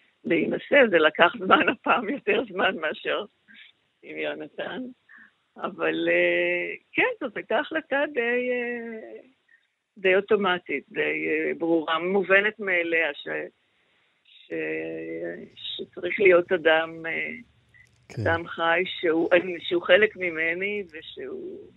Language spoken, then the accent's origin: Hebrew; Jerusalem, Jerusalem District, Israel; עכשיו, אני ירושלמית במקור, אני ירושלמית מלפני 67, ומאוד אהבתי את ירושלים הקטנה ההיא.